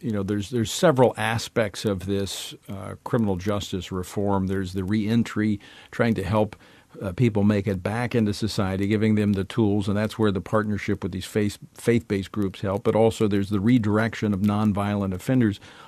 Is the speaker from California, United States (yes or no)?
no; Louisiana, United States; one sheriff in my home state of Louisiana